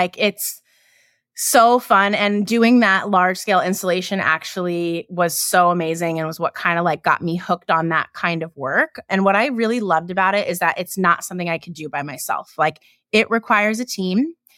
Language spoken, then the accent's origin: English; California, United States; now in New York, United States; And I'm from Southern California. So when I was in music, everything was in LA. I moved to New York in 2011 now.